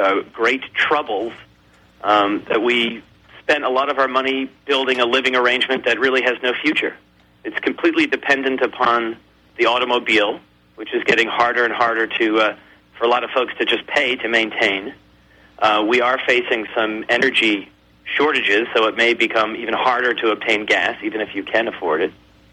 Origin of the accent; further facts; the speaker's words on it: United States; I'm 33, and I grew up in the American suburbs. I like to say I was hatched on a cul-de-sac in American suburbia.